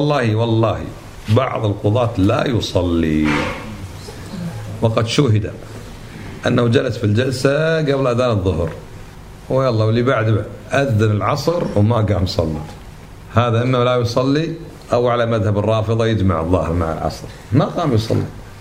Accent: Kuwait; شيء اسمه تضبيط عندنا بالكويت

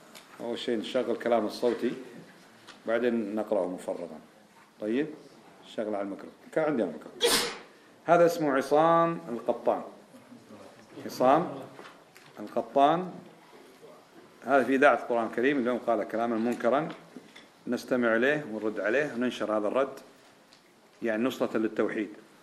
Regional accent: Kuwait; ثم طهر الله عز وجل هذه البلاد، بلادنا الكويت، من هذا المظهر

